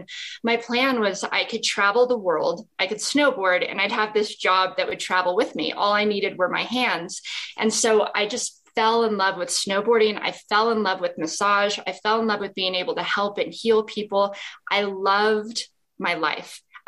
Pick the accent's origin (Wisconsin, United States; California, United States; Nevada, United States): Nevada, United States; Las Vegas; So when I was young, I grew up in Las Vegas. I grew up skiing and snowboarding, and that's not where you expect a professional athlete to come from.